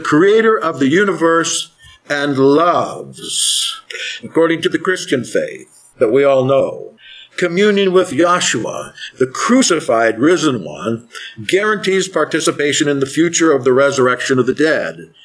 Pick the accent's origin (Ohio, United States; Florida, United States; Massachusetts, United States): Ohio, United States; Findlay; I'm from Finley, 35. I'm from 30 miles north of where Ron is.